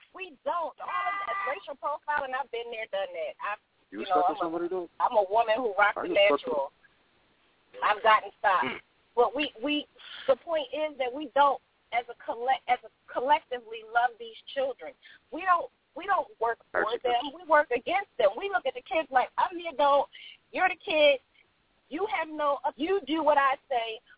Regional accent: Philadelphia, Pennsylvania, United States; accent: Philly; now in Atlanta, United States; I live in Atlanta, but I come from Philly.

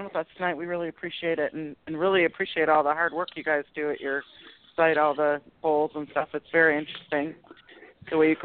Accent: Michigan, United States; Well, let's talk about Michigan. That's my home state.

